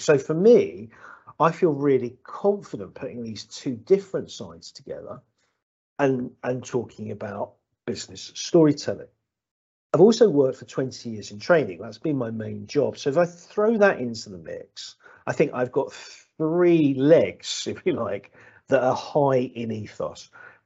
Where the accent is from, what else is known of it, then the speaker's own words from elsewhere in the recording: Margate, South East England, United Kingdom; a love of reading and writing in my hometown. Margate's a town you'll often hear about now as a town that's being regenerated. I grew up there and it was a pretty grim place.